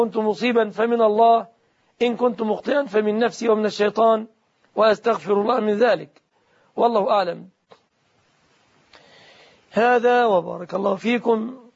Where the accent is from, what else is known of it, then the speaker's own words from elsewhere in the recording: Egypt; لكن هنا لا أعلم بنكا إسلاميا في بلادنا مصر